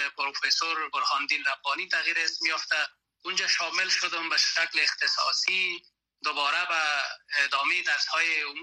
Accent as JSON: {"language": "Persian", "region": "Panjshir", "country": "Afghanistan", "tie": "born or raised there", "also_born_or_lived": "Kabul", "said": "در دهکده ملیمه ولایت پنجشیر زاده شدم، با اصطلاح معمول ما در افغانستان که مکتب تا سنف 8 خواندم، بعد از اون که تحول آمد رژیم سیاه طالبانی سقوط کرد و کابل آمدم."}